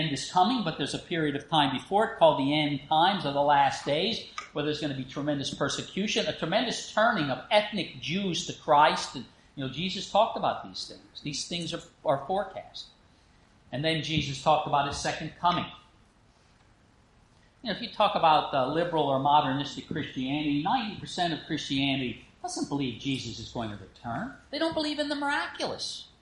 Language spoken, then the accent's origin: English; Emmaus, Pennsylvania, United States; Let's go to my hometown, Emmaus, Pennsylvania. The Moravians named it after that town in the Bible.